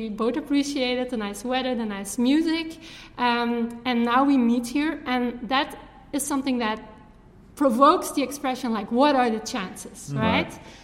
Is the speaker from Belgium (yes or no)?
yes; Belgium; so I was telling I was from Belgium